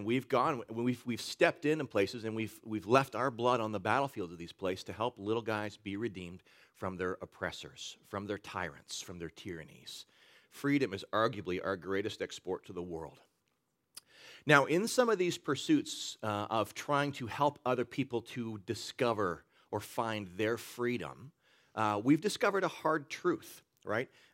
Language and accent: English; United States; as an American people, we value freedom arguably above all things else.